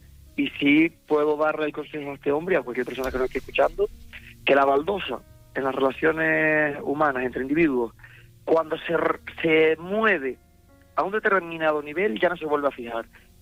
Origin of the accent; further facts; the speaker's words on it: Barlovento, Canary Islands, Spain; vivía en el coche desde Santa Cruz de La Palma, yo soy del norte, de Barlovento